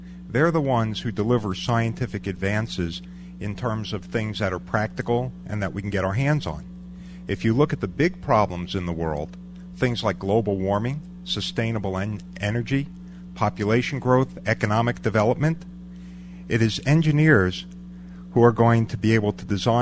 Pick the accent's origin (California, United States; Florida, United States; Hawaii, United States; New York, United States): New York, United States; Meanwhile, I must warn you, I'm from New York. I sometimes talk fast.